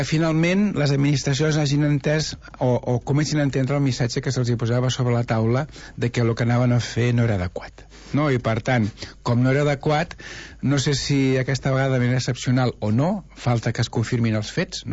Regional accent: Catalonia, Spain; jo sé que soc del Penedès

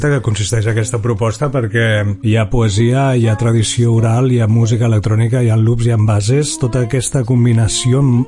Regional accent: Sant Feliu de Guíxols, Catalonia, Spain; Saps que jo sóc de Sant Feliu de Guíxols?

